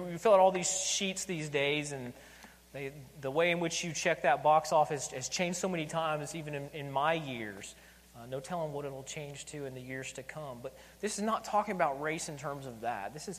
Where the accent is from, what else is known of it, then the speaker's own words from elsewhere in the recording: North Carolina, United States; I'm from North Carolina, where we would say, and I think some in Kentucky would echo it, we are a chosen kin.